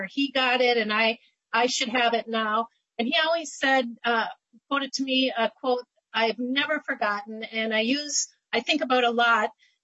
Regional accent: Sartell, Minnesota, United States; I grew up in Sartell.

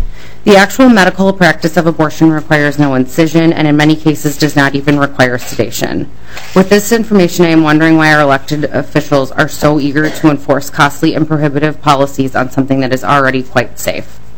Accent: Minnesota, United States; As a Minnesotan and a woman, I implore you to respect my right to self-determination and autonomy

